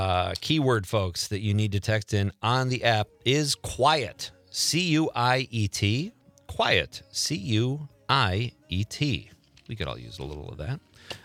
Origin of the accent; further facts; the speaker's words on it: Chicago, Illinois, United States; Chicago's my... hometown, my hometown with Marinette